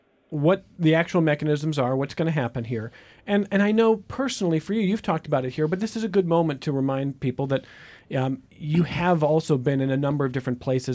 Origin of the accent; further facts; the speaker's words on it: Cleveland, Ohio, United States; I love LeBron James. I'm from Cleveland